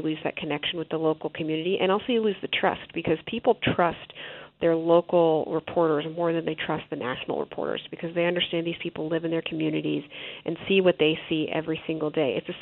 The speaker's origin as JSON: {"language": "English", "region": "Arizona", "country": "United States", "tie": "born or raised there", "said": "I grew up in Arizona, and if I think back to the Arizona Republic in my childhood, it was even the physical paper itself was bigger."}